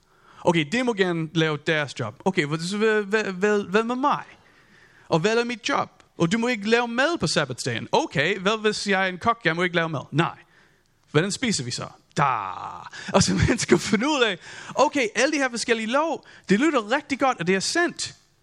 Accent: United States; Danish is a second language; now in Denmark; Man kan slet ikke mærke, at jeg er amerikaner.

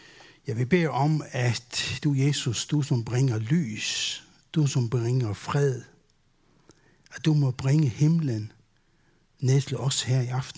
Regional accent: Faroe Islands; also born or lived in Copenhagen; now in Løsning, Denmark; og jeg bor i Løsning. Jeg kalder mig færing, selvom jeg er født i København, men har boet hele mit liv på Færøerne. Så sådan er det. Jeg taler lidt med accent

